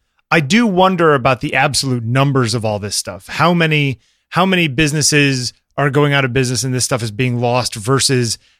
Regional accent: Connecticut, United States; And, I mean, a lot of these towns, and you know, I grew up in Connecticut.

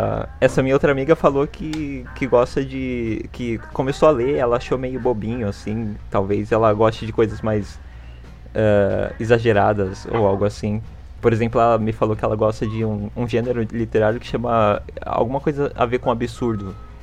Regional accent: São Paulo, Brazil; 24 anos. É, quase 25, se você considerar que eu faço aniversário já no mês que vem, que é em abril. É, eu sou de São Paulo e estudo numa faculdade bem longe de casa.

